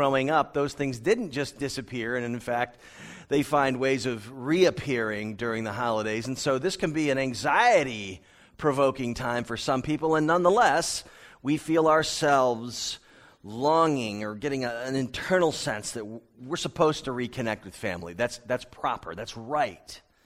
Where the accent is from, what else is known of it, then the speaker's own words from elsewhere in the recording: Northeast, United States; I was raised in the Northeast, but my family has lived in Tallahassee, Florida since 1985, and that's where my parents are.